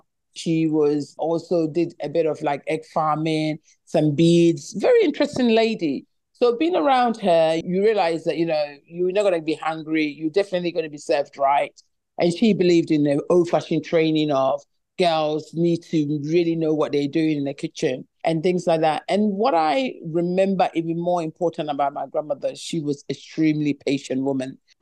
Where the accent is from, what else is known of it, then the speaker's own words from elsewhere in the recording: England, United Kingdom; my parents moved to England. We were raised there in England.